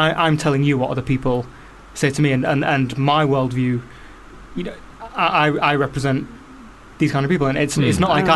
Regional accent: North East England, United Kingdom; You know, I'm from a council estate on the North East.

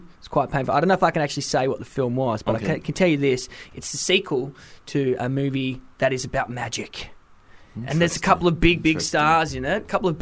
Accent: Wales, United Kingdom; I was born in Wales, mate. I'm from the motherland of the UK.

